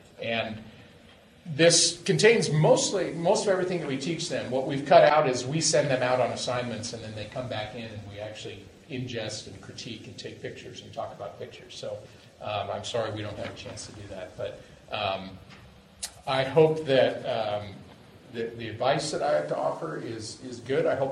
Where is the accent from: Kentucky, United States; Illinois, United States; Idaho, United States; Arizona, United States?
Idaho, United States; Moscow; I was a Texas Longhorn because I grew up in Moscow and I wanted to get the hell out of there.